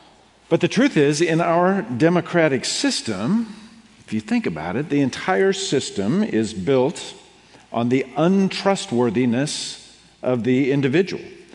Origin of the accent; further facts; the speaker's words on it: Seattle, Washington, United States; So in my hometown of Seattle, there is a neighborhood and a business district that is called Fremont.